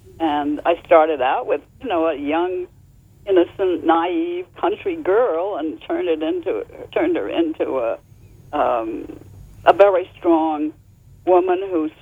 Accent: Boston, Massachusetts, United States; I was born in Boston. I'm a Boston rooted person.

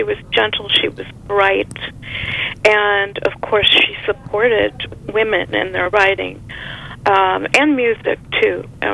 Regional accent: Cleveland, Ohio, United States; also born or lived in Los Angeles; That's so funny, because when I grew up in Cleveland, Ohio, and then I returned there after college

